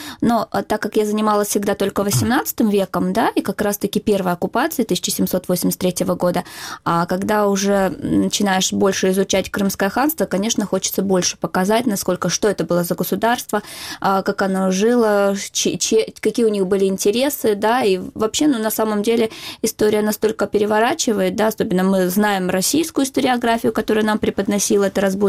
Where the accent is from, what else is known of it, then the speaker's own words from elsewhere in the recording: Crimea, Ukraine; moved away; почему я уехала из Крыма. Уехала я временно, я знала, что я туда вернусь, и я вернусь туда, вот, ну, уже в свободный Крым.